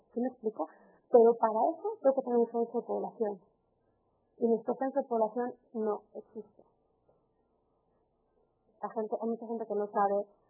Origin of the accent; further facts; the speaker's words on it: Mexico City, Mexico; Yo soy chilanga y no sé.